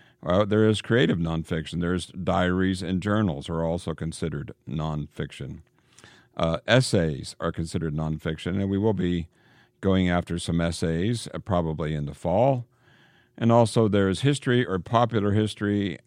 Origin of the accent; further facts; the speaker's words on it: Canada; Being a Canadian, we didn't have much exposure to American writers.